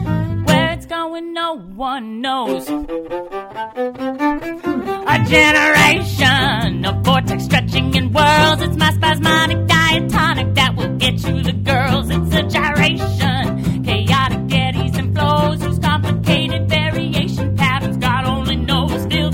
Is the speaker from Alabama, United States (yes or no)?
yes; Alabama, United States; born there; I was born in Alabama, so it's funny, when I started singing songs, everything kind of comes out a little country.